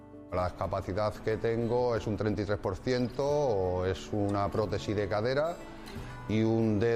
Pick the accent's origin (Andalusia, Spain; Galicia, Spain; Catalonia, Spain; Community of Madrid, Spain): Community of Madrid, Spain; Getafe; soy de Getafe.